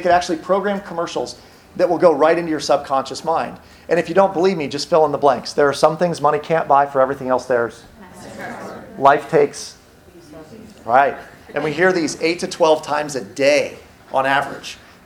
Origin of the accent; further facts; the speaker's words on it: Iowa, United States; I'm from Iowa. We're around a lot of cows in Iowa